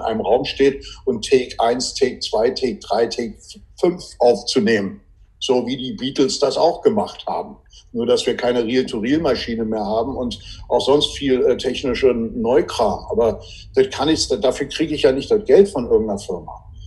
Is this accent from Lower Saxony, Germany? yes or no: no; Berlin, Germany; Wo ich aufgewachsen bin, habe 17 Jahre da gelebt und meine Schwester lebt immer noch da.